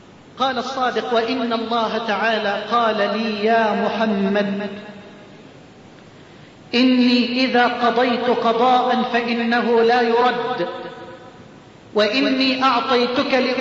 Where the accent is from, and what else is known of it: Egypt